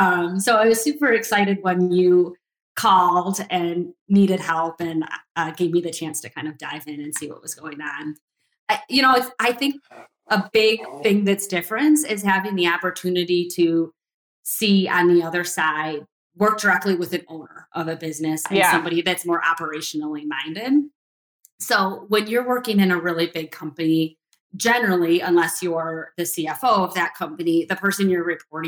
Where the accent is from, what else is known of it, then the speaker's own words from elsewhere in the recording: Michigan, United States; my husband is from Houston and I am from Northern Michigan.